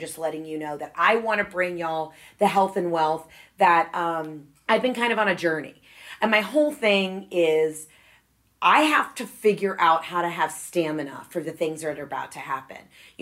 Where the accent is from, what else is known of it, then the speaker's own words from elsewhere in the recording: Atlanta, Georgia, United States; And I'm from Atlanta, and I know what you say and what you don't say.